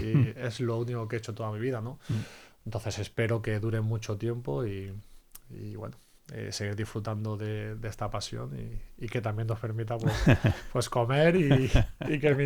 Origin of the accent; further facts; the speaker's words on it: Almería, Andalusia, Spain; Me he tirado la mitad de mi vida viviendo fuera de Almería y la otra mitad en Almería.